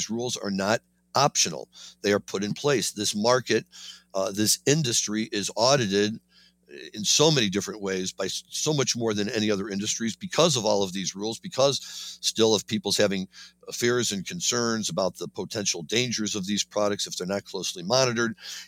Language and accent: English; Missouri, United States; And now we turn to a story that's coming out of my home state, Missouri